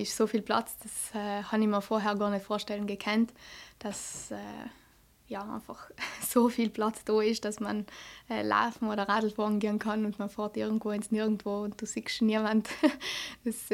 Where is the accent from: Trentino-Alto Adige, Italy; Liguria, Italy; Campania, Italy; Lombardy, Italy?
Trentino-Alto Adige, Italy; Bolzano; meine Mami kommt aus Bozen und mein Papi kommt aus Sarntal und sie haben viele Jahre in Bozen gewohnt, deshalb sind wir Kinder eigentlich in Bozen aufgewachsen und vor ungefähr 10 Jahren sind wir ins Sarntal eingezogen.